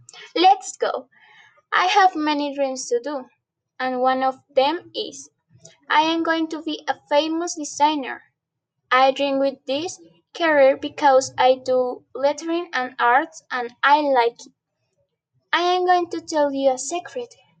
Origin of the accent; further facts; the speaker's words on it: Colombia; I am 13 years old. I am from Colombia